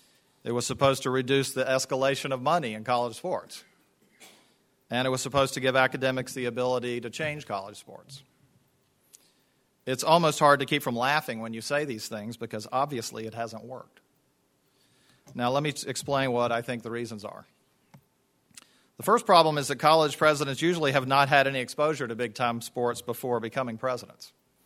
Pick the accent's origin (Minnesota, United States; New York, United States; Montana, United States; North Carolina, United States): North Carolina, United States; and I heard about even growing up in North Carolina.